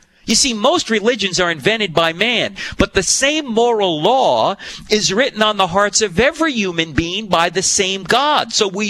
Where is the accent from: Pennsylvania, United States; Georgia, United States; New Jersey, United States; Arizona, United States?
New Jersey, United States; And I'm from New Jersey, by the way.